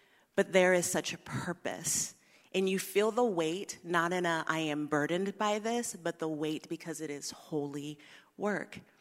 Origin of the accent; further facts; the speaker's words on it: Texas, United States; How y'all doing? I'm from Texas. We'll get that out of the way.